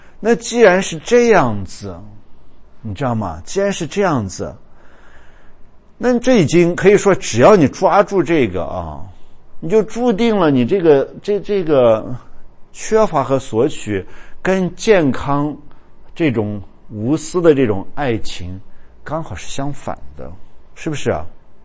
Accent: China; 你说我们中国人说爱美之心，人皆有之。

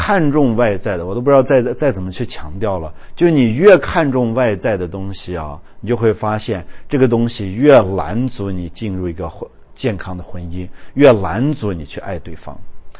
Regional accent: China; 你说我们中国人说爱美之心，人皆有之。

